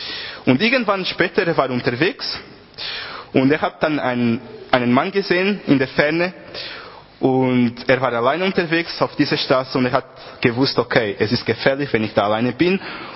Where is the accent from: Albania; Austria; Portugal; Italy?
Portugal; German is a second language; now in Germany; als ich klein war, es war so, dass bei uns in Portugal, wir hatten immer Lager, sehr viele Lager, jugendliche Programme, es war sehr toll